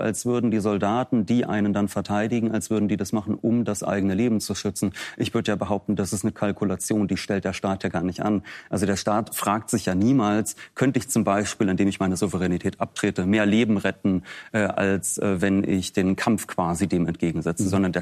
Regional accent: Ukraine; Also ich kann aus meiner individuellen Perspektive sagen, mir wäre es als Ukrainer das Leben nicht wert gewesen

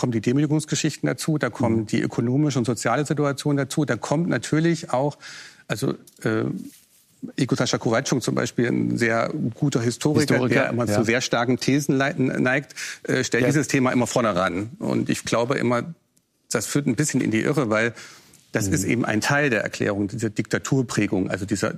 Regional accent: Jena, Thuringia, Germany; born there; ich bin in Jena geboren, nicht in Erfurt, das ist ein großer Unterschied in Thüringen.

